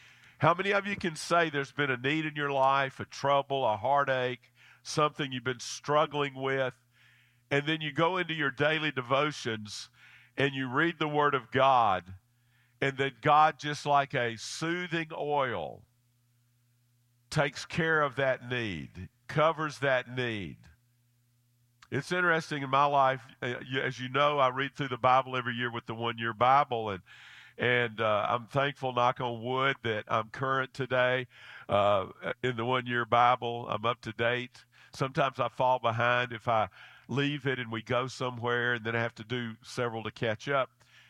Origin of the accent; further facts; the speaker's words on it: Memphis, Tennessee, United States; When I was growing up in Memphis, my dad and mother, my dad from Mississippi, my mother from Memphis